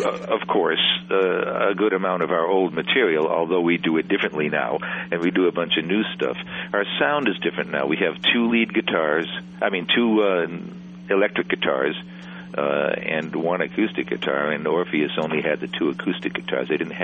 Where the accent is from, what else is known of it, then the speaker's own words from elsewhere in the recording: Worcester, Massachusetts, United States; Bruce is from Worcester. I'm from Worcester. Jack McInnes is from Worcester.